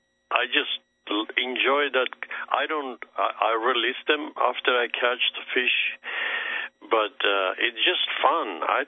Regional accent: Armenia; also born or lived in Canada; now in United States; I was born in Armenia. I'm Armenian by nationality. But I moved to Canada in beginning of 70s, and I moved to States 80s. So I've been here since.

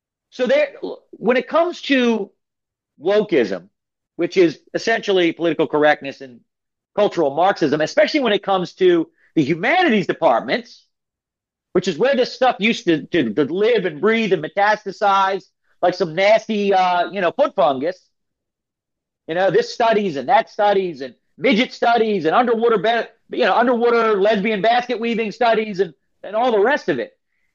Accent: Philadelphia, Pennsylvania, United States; accent: Philadelphia; As your audience will hear, as this hour goes on, you will hear my Philadelphia accent come out, and you're going to love every minute of it as the Super Bowl champion that I am this year.

